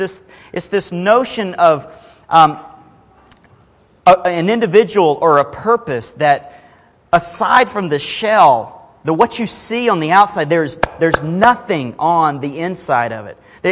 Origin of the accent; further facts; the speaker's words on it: Alabama, United States; I grew up in Mobile Bay, and so I had a boat before I had a car and all this stuff.